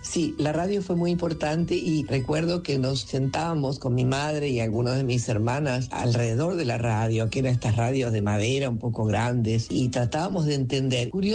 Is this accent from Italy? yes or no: yes; Vicenza, Veneto, Italy; moved away; Yo he ido muchas veces a Italia, a mi ciudad natal, a Vicenza, a la región del Véneto